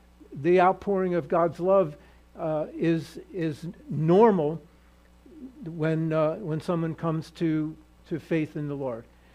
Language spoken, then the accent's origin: English; Northeast, United States; well, I'm from the Northeast, so Philadelphia is, we know Philadelphia, the city of brotherly love, by name only.